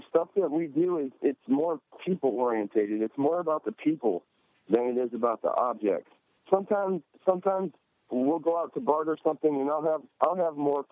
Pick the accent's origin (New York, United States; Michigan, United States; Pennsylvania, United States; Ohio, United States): Michigan, United States; Detroit; moved away; I didn't know there was that much grass in the world until I moved from Detroit to Louisiana.